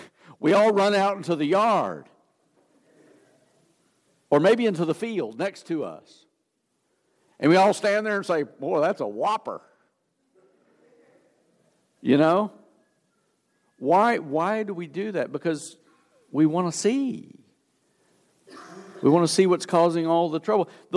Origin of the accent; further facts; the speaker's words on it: Texas, United States; I remember growing up in West Texas in the Panhandle, Tornado Alley.